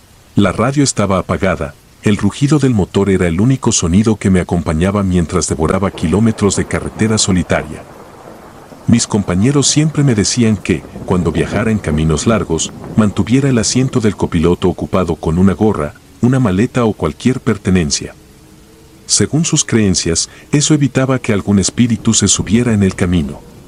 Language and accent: Spanish; Oaxaca, Mexico; Tengo 45 años y soy originario de Oaxaca.